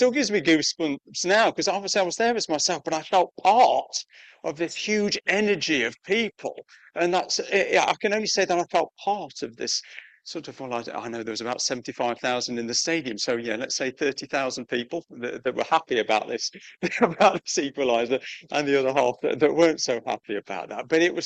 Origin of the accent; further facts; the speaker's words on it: Leicester, East Midlands, United Kingdom; I'm from Leicester and my family's still from Leicester